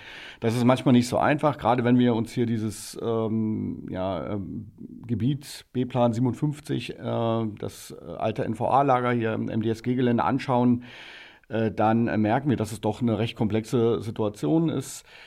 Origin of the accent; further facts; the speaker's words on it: Berlin, Germany; Ja, also ich bin eigentlich Ur-Berliner, komme aus Berlin-Pankow, habe dort eigentlich mein Leben verbracht, Familie gegründet